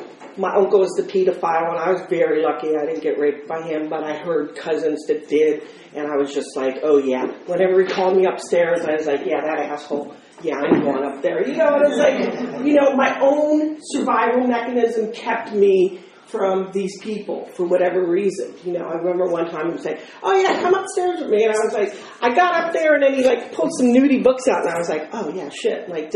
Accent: Philadelphia, Pennsylvania, United States; I'm born and raised in Philadelphia. Philly girl, tough girl, from, you know, very, very dangerous part of Philly.

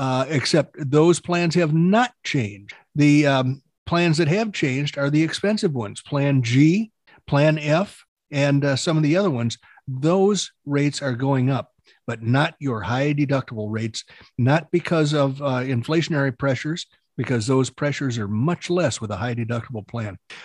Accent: Oklahoma, United States; I'm from Oklahoma, and they sent me one, even though I don't live there.

